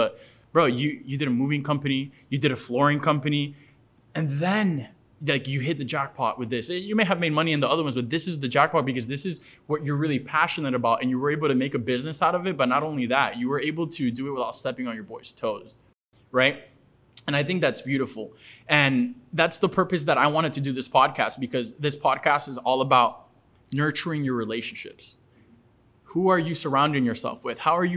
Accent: Bay Harbor, Florida, United States; I grew up in Bay Harbor with my mom, and we always went to Costco across the street.

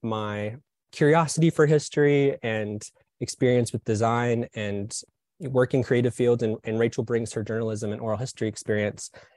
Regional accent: Birmingham, Alabama, United States; especially here in the South, I grew up in Birmingham, Alabama, and I know that I wasn't taught any LGBTQ history in school.

